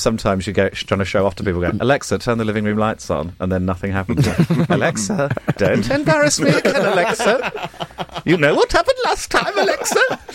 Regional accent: Birmingham, West Midlands, United Kingdom; now in London, United Kingdom; Well, I bought a house in Birmingham, because I'm from Birmingham, I can't afford to buy in London

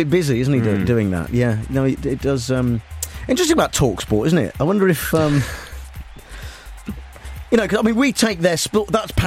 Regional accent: England, United Kingdom; accent: Midlands; see, I'm from the Midlands. See, yeah. That's how I pronounce that, because yeah. I'm Midlands.

